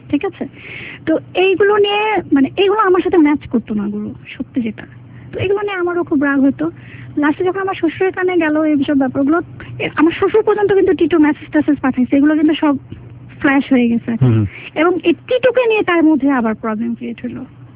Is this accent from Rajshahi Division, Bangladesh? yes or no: no; Dhaka, Dhaka Division, Bangladesh; আমি তো ঢাকাতে আসলে বড় হয়েছি